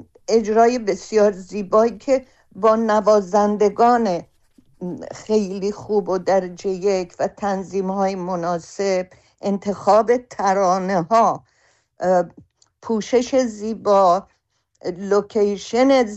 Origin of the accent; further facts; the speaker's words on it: Iran; moved away; برای من و امثال من که بیرون از ایران هستیم